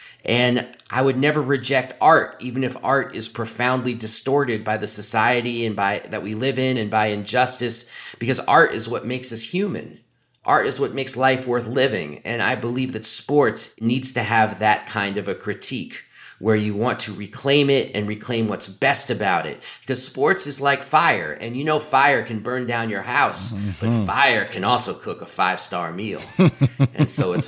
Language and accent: English; New York City, New York, United States; I mean, I grew up in New York City of the 1980s.